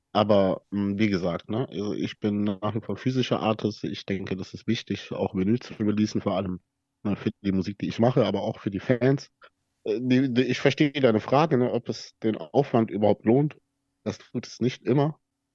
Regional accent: Weilimdorf, Baden-Württemberg, Germany; Ich komme ja aus Weilendorf und da ist ja das Schloss Solitude.

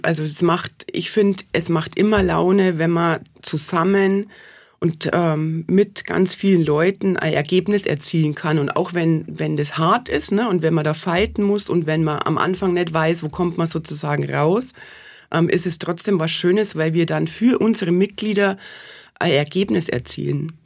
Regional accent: Bavaria, Germany; Man merkt an meinem Dialekt, dass ich nicht aus dem Ländle ursprünglich bin, sondern dass ich aufgewachsen bin auch in Bayern.

